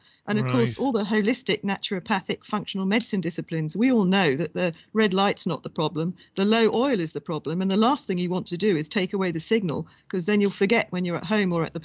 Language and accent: English; Ireland; I was most insulted because I'm Irish.